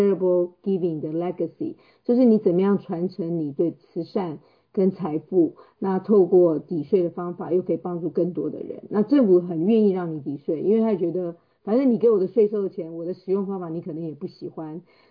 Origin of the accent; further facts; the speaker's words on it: Taiwan; now in United States; 那我从台湾来，所以我自己在台湾念书的时候